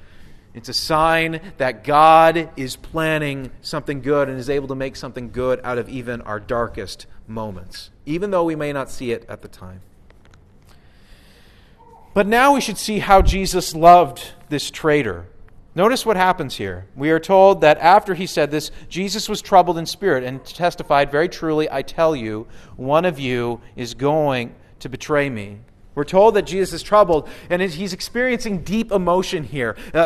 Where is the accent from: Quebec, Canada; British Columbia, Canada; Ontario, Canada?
Ontario, Canada; And so I grew up in Ontario. Like, I kind of have been used to this.